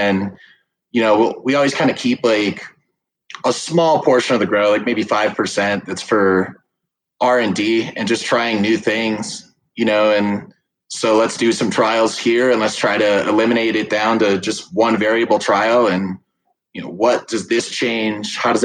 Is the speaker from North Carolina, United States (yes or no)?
no; Cleveland, Ohio, United States; moved away as an adult; So I grew up in Cleveland, Ohio. Just really wanted to explore the marijuana industry. So I moved out to Colorado in 2015